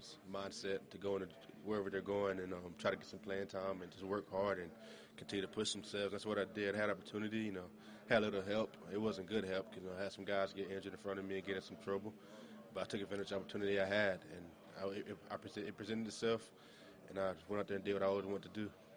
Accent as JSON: {"language": "English", "region": "Georgia", "country": "United States", "said": "but I'm from Georgia, obviously, so I was always big on just Georgia sports."}